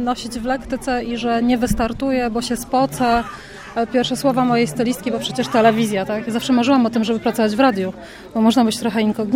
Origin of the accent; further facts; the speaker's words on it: Warsaw, Masovian Voivodeship, Poland; Pierwsze to Warszawa, skąd pochodzę, no trudno, jestem lokalną patriotką.